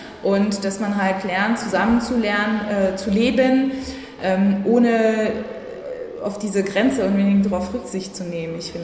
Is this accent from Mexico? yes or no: no; France; also ich komme aus Frankreich, aber habe in Deutschland und Frankreich studiert